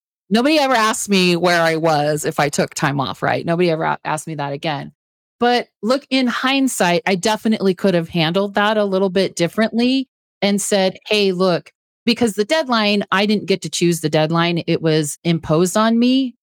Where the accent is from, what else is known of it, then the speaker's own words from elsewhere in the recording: Texas, United States; I grew up in Texas, so I can tell you it's really hot.